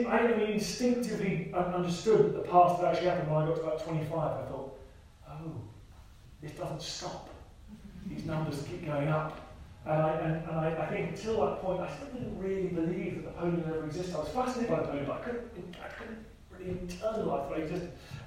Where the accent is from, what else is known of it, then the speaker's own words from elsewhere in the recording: London, United Kingdom; born there; But no, I was born in Southwest London, an affluent family.